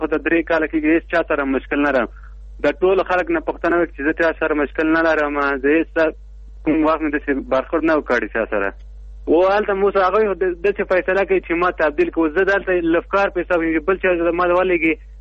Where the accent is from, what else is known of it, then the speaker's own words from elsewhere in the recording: Logar, Afghanistan; now in Kabul, Afghanistan; زه د لوګر اوسېدونکی یم. پلان په کابل کې اوسېږم.